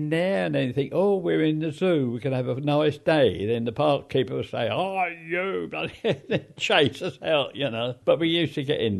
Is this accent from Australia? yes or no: no; Kentish Town, London, United Kingdom; born there; I was born in Fortress Road in a private house. That'd be Kedgish Town, North London.